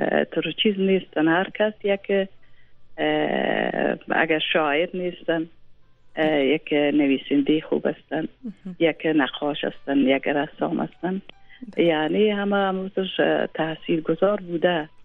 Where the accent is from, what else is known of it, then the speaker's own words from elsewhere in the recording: Kabul, Afghanistan; ما در شهر کابل زاده شدیم، تحصیلات خودم در اینجا به پایان رساندیم